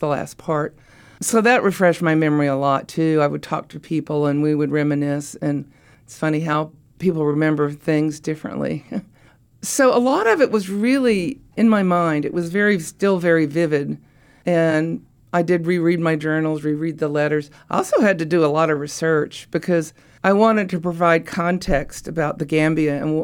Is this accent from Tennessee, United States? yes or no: yes; Oak Ridge, Tennessee, United States; the geography part comes from my home where I grew up in East Tennessee. I grew up in Oak Ridge